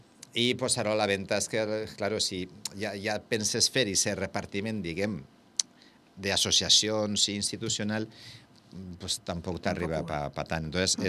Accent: Vila-real, Valencian Community, Spain; com som de Vila-real

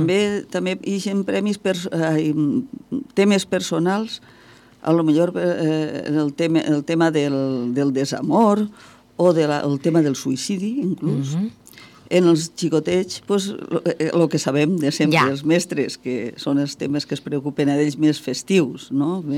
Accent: Vila-real, Valencian Community, Spain; Jo sóc de Vila-real i, clar...

